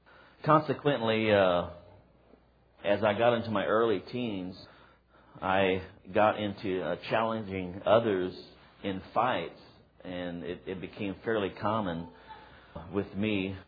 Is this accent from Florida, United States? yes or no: yes; Miami, Florida, United States; born there; I was born in 1956 in Miami